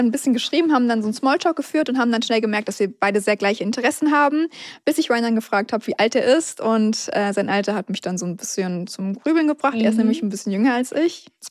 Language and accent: German; Koblenz, Rhineland-Palatinate, Germany; Ich komme halt eigentlich aus Koblenz, also hier aus der Ecke